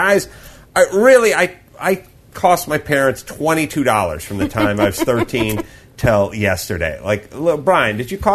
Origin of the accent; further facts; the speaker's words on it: North Hollywood, California, United States; you're still much quicker than anybody I grew up with in North Hollywood.